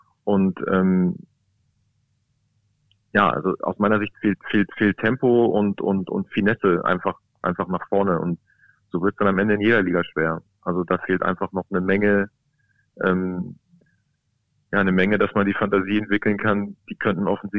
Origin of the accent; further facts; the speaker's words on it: Braunschweig, Lower Saxony, Germany; ich komme ja bin ja quasi ein Kind der Region und kenne das im Prinzip aus den späten 80er Jahren nicht anders, dass es halt im Braunschweig dann immer auch sehr schnell geht